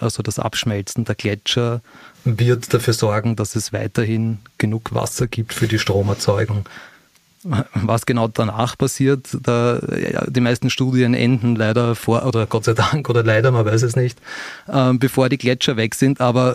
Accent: Vienna, Austria; born there; ich bin in Wien geboren, aber ich habe das nie zu schätzen gewusst.

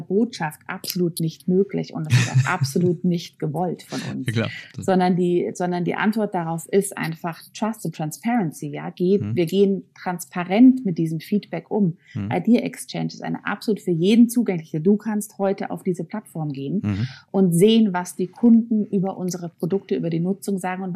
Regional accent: Germany; Und wir als Deutsche haben da teilweise ein bisschen Probleme, das sozusagen aufzunehmen

